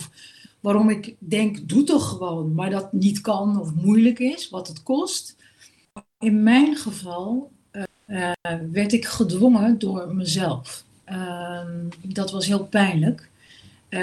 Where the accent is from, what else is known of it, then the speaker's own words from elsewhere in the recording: Hengelo, Overijssel, Netherlands; En het liefst niet weggaan uit Hengelo, waar ik ben geboren en getogen.